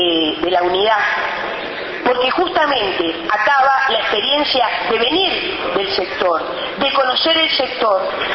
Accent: Uruguay; lo que somos los uruguayos

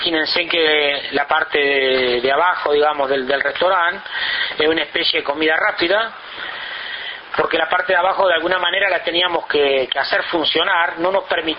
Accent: Uruguay; como uruguayo

